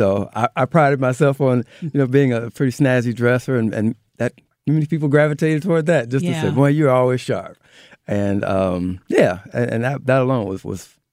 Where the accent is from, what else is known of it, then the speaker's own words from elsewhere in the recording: Alton, Illinois, United States; I'm from here. I'm even from Alton, Illinois, so small town in this area.